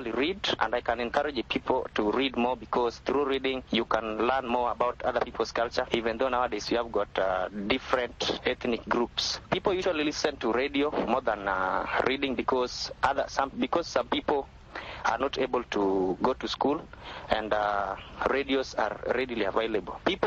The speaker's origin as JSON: {"language": "English", "town": "Kisumu", "region": "Kisumu County", "country": "Kenya", "said": "from Kisumu."}